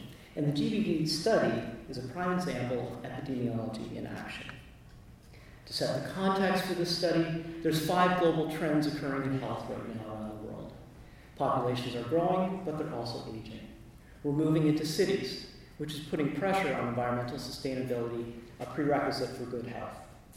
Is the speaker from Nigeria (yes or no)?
no; Canada; I am a Canadian physician and medical officer of health, and I work in the smallest of Canada's 10 provinces